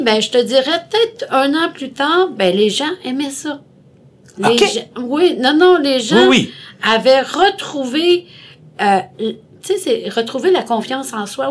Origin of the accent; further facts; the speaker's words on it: Montreal, Quebec, Canada; born there; Moi, je suis née à Montréal.